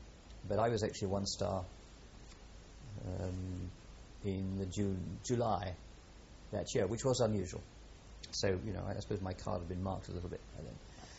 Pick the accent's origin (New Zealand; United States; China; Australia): New Zealand; as a man, as a New Zealander